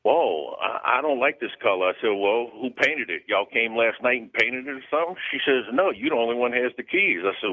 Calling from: New Orleans, Louisiana, United States; I'm calling from New Orleans.

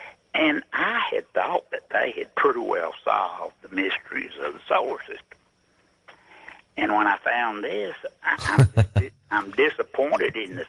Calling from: Chattanooga, Tennessee, United States; Yeah, I'm from Chattanooga, Tennessee.

